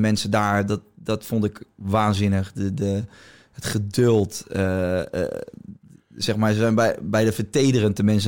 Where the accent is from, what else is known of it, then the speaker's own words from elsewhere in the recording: Rotterdam, South Holland, Netherlands; Ik kom uit Rotterdam, dus sowieso een multiculturele stad.